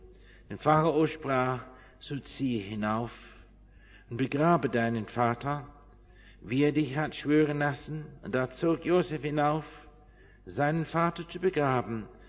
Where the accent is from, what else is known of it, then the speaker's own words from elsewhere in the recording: England, United Kingdom; German is a second language; ich bin groß geworden auf dem Land, auf einem Landgut in England.